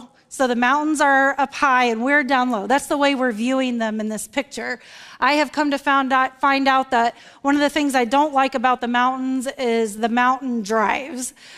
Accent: Florida, United States; I am from Florida. I moved there when I was 2.

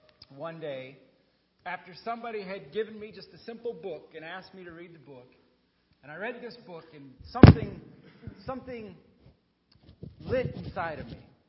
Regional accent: Montana, United States; So I grew up in Montana. I love the outdoors. But where I grew up, I was raised in a Catholic family, very strong values, strong traditions

